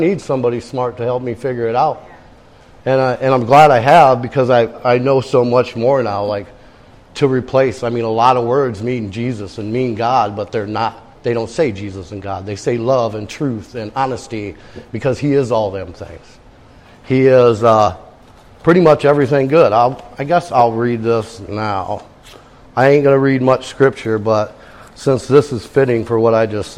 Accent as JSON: {"language": "English", "town": "Fremont", "region": "Indiana", "country": "United States", "said": "because I'm from Fremont, Indiana, all the way at the top of the state."}